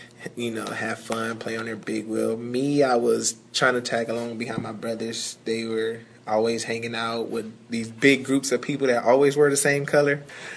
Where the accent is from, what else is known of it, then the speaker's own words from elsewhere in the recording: Watts, California, United States; I grew up in Watts, California. I was born at Martin Luther King Hospital.